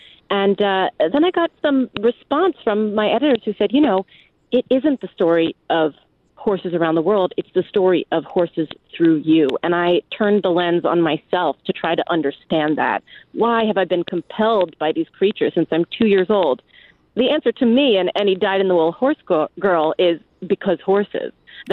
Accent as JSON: {"language": "English", "town": "New York City", "region": "New York", "country": "United States", "tie": "born or raised there", "said": "I'm born and raised in New York City. I'm the daughter of a Holocaust survivor and an immigrant."}